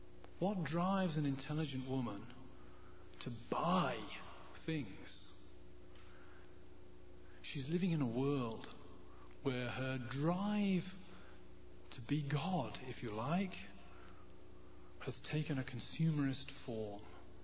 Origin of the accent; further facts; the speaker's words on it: England, United Kingdom; now in United States; I'm an English person.